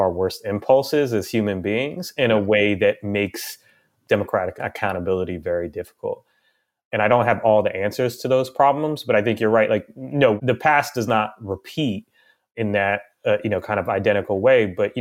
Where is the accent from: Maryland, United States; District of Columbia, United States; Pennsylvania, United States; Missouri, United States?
District of Columbia, United States; Washington; You know, me personally, I grew up in Washington, D.C. I went to a public school.